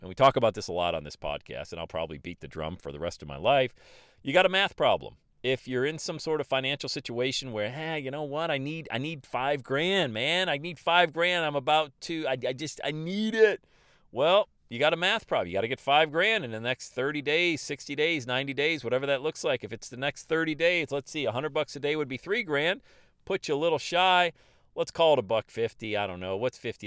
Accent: Bradford, Pennsylvania, United States; accent: Western New York; I was raised in the great city of Bradford, Pennsylvania. Still got a little bit of that Western New York accent.

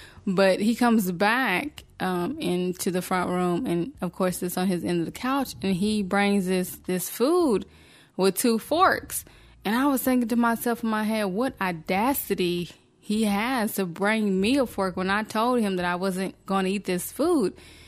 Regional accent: the South, United States; now in Washington State, United States; I had shared that I was from the South. And so down there, we didn't really, you know, have this food explosion like it is here in Washington State.

